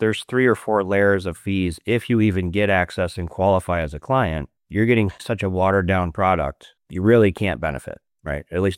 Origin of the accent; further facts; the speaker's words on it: New York, United States; So I grew up in Western New York. My dad's still an excavation contractor. My mom was a kindergarten teacher. We didn't come from money.